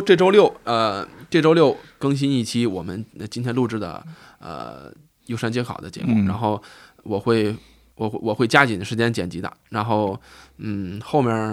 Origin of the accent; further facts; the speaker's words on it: Tangshan, Hebei, China; 因为我本身我是唐山人，然后大鱼呢又是成都人，然后我没有经历，但是我的父辈经历了那个76年的地震，